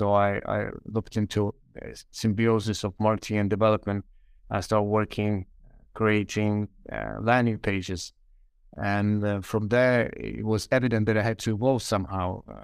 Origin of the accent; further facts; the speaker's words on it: Kyiv, Ukraine; English is a second language; I'm from Kiev, Ukraine.